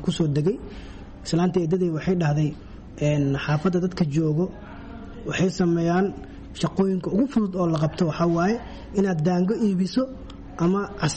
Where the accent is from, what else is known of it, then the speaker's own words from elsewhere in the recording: Baidoa, Bay, Somalia; born there; now in Mogadishu, Somalia; waxaan ku dhashay Baydhawa waxaan imid Muqdisho sagaashan iyo afartii ilaa sagaashan iyo shantii